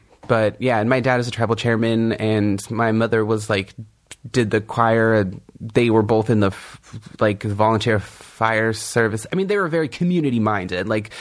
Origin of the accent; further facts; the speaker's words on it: California, United States; And I'm from the Kumeyaay Nation in Southern California, and one of the cornerstones of our traditional music are these things called the bird songs, and they are epic song cycles.